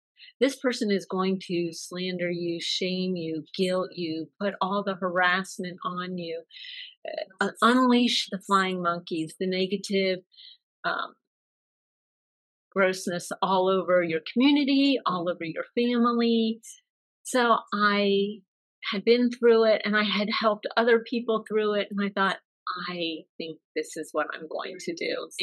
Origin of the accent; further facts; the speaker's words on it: Hershey, Pennsylvania, United States; I'm from Hershey, Pennsylvania.